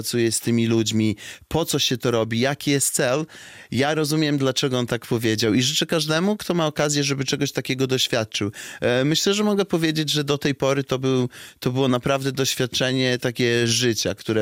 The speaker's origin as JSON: {"language": "Polish", "town": "Białystok", "region": "Podlaskie Voivodeship", "country": "Poland", "tie": "born or raised there"}